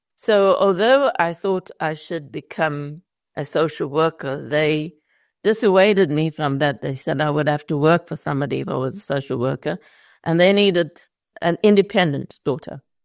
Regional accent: Durban, KwaZulu-Natal, South Africa; Durban has been my home. I love the humidity. And when I travel and come back, the hug of humidity tells me that I'm back home. So, yes, I was born here in Springtown

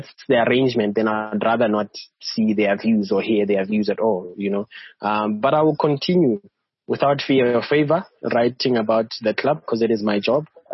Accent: Bethlehem, Free State, South Africa; Growing up, I'm from Bethlehem in the Free State.

